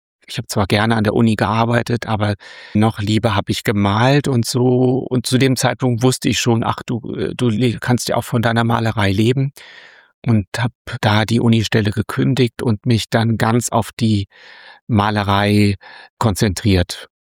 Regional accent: Hesse, Germany; Ich bin in Hessen aufgewachsen

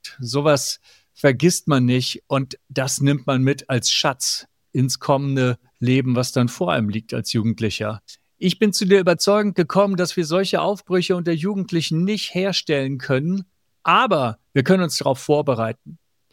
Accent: Hamburg, Germany; aus Hamburg

